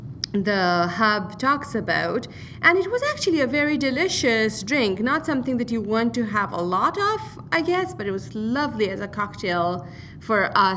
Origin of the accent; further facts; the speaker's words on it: India; growing up in India